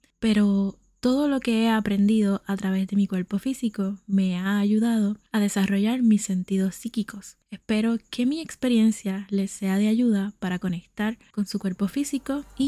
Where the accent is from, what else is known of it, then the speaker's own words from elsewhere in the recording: Puerto Rico; puertorriqueña y tu sanadora holística favorita